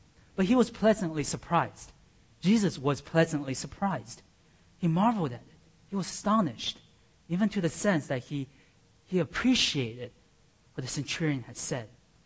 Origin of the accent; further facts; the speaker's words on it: Taiwan; when I was young, and I grew up in Taiwan